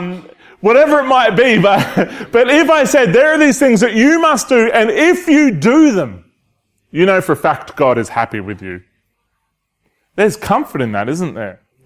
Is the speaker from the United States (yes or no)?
no; Australia; Because I'm Australian and that's what we do, right?